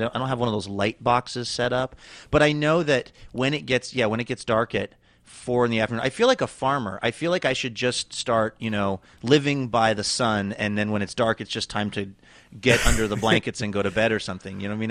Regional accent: Seattle, Washington, United States; now in Los Angeles, United States; You know, I grew up in Seattle, and I had the normal hardy Seattleites tolerance for the weather. And then when I moved away to Los Angeles

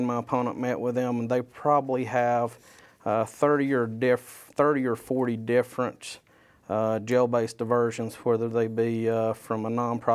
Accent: North Carolina, United States; I was born and raised here in Buncombe County. Graduated from North Buncombe High School.

